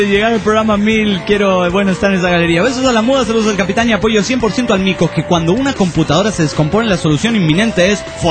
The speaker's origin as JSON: {"language": "Spanish", "town": "Concordia", "region": "Entre Ríos", "country": "Argentina", "said": "de Concordia. Entre"}